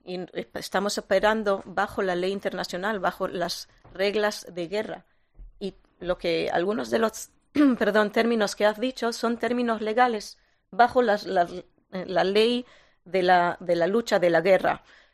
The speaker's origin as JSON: {"language": "Spanish", "country": "Israel", "second_language": "Spanish", "said": "como yo, como israelí, como diplomática, como alguien que tiene miedo para el futuro de mi estado y mi pueblo, yo quiero que esta guerra se termine."}